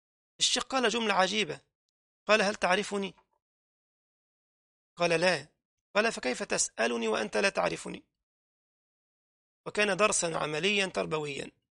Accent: Egypt; كنا في بلدنا مصر في محافظة من المحافظات

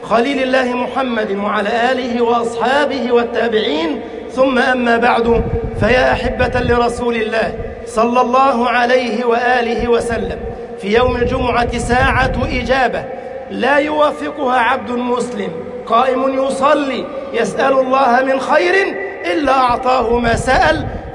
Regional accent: Egypt; اللهم اجعل بلدنا مصر أمنا أمانا، سخاء رخاء، وسائر بلاد

